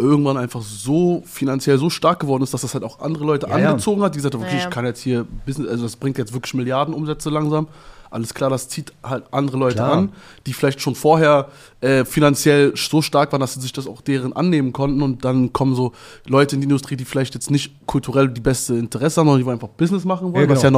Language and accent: German; East Germany, Germany; Ich bin im Osten aufgewachsen, da ist ja der Rassismus nochmal ein ganz anderer als hier jetzt.